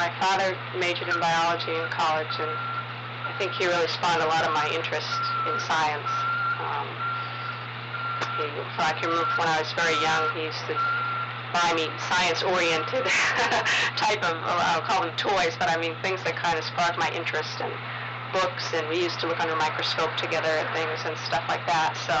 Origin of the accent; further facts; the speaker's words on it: Newton, Massachusetts, United States; In Newton, Massachusetts.